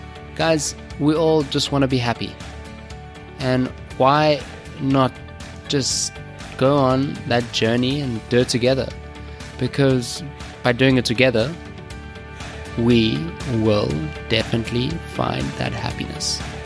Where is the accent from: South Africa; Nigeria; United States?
South Africa; I come from South Africa